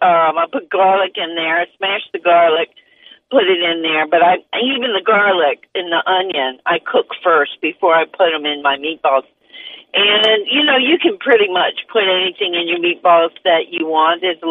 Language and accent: English; New England, United States; And I'm from New England. So, you know, but now I've been living in the South most of my life.